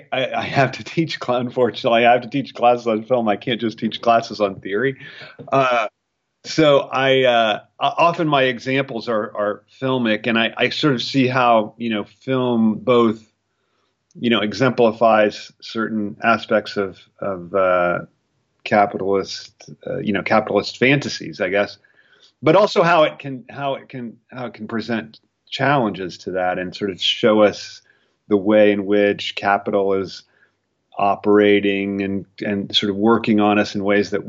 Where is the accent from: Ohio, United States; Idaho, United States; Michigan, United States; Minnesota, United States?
Ohio, United States; born there; I was born in the Midwest. I was born in Ohio, and my parents were fundamentalist Christians.